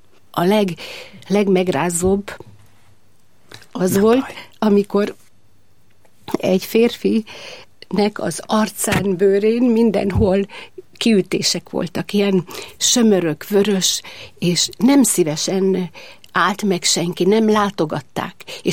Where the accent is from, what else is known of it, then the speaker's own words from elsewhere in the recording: Nagyhalász, Szabolcs-Szatmár-Bereg, Hungary; born there; Én Nagyhalászban születtem, Nyíregyháza mellett, ez egy csodálatosan kedves, szép falu, a Tiszához rendkívül közel van, és ez meg is határozta a gyermekkorom. Az édesapám a faluban, a földműves, nem a TSZ, a földműves szövetkezetnek egyik vezetője volt, édesanyám pedig varrónő.